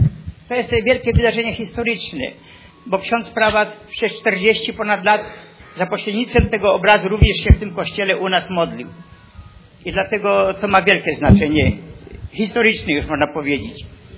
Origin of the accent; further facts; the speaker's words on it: Masovian Voivodeship, Poland; ja nie pochodzę ze wschodu, ja pochodzę z województwa mazowieckiego, ale sentymentem wielkim obdarzyłem tę ziemię, to miasto